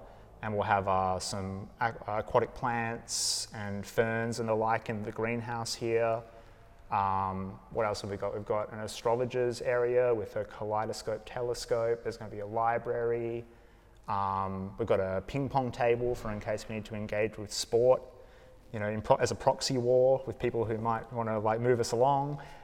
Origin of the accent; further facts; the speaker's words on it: Margaret River, Western Australia, Australia; this sort of like can-do ad hoc aesthetic that was present in a lot of the houses that I grew up around down in Margaret River.